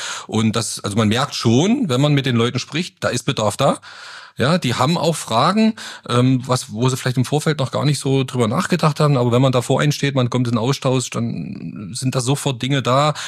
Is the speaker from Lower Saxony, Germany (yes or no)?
no; Stumsdorf, Saxony-Anhalt, Germany; ursprünglich gebürtlich, also wie sagt man, geboren oder beziehungsweise geboren nicht, sondern wohnhaft, komme ich aus Zürbig, ja. Also Stumsdorf liegt bei Zürbig.